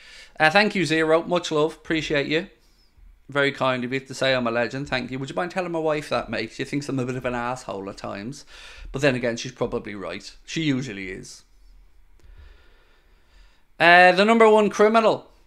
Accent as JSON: {"language": "English", "country": "Ireland", "said": "You know, being Irish and all, but I don't think we're going"}